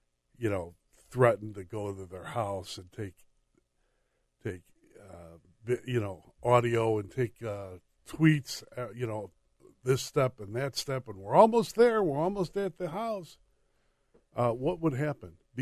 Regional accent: United States; I don't consider myself on that level of Supreme Court justice, but I'm an American.

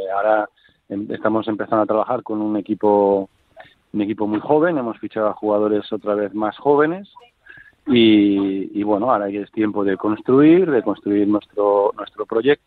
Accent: Spain; ahora mismo somos cuatro entrenadores españoles en la liga.

